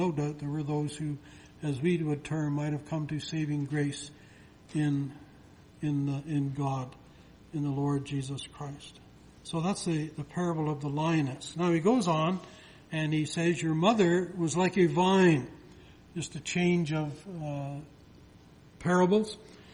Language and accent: English; Toronto, Ontario, Canada; I was raised in Toronto.